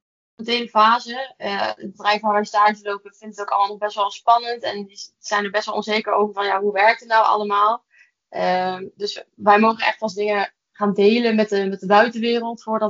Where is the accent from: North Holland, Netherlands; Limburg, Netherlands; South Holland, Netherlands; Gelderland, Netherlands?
Gelderland, Netherlands; Kesteren; Ik kom uit Kesteren